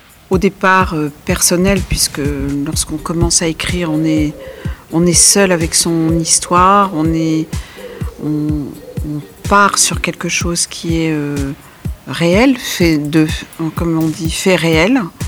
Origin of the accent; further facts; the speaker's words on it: Algeria; je les ai bien impliquées en tant qu'Algérienne.